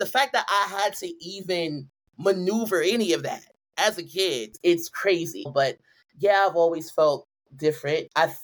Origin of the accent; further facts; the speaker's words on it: Brooklyn, New York, United States; but also growing up in Brooklyn, it's a different thing because it kind of hardens you a bit.